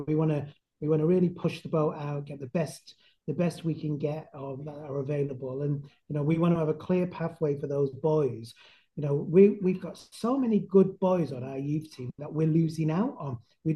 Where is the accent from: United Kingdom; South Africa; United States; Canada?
United Kingdom; Manchester, North West England; And I'm from Manchester. I can talk all day to whoever the hell wants to talk to me.